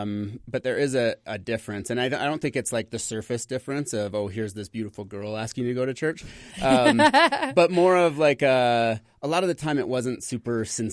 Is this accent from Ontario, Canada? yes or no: no; Calgary, Alberta, Canada; In Canada, okay. In Calgary.